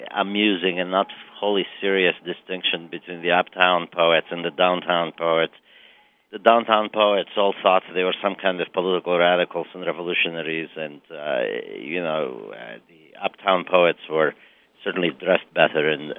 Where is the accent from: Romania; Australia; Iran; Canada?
Romania; Transylvania; accent: Transylvanian; English is a second language; now in Detroit, United States; Well, I emigrated from Transylvania to Detroit, I didn't speak any English, and so when I got to Detroit, I fell in with a group of writers and political activists against the Vietnam War.